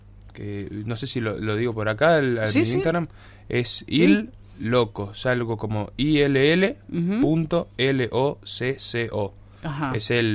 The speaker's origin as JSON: {"language": "Spanish", "town": "Tartagal", "region": "Salta", "country": "Argentina", "lives_now": "Salta, Argentina", "said": "Yo soy de acá, de Tartagal, me fui a vivir a Salta, pero siempre voy y vengo porque mi mamá está acá."}